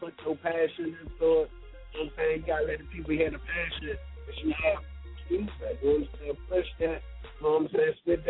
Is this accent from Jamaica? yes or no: yes; Jamaica; I'm Jamaican, so it's in me.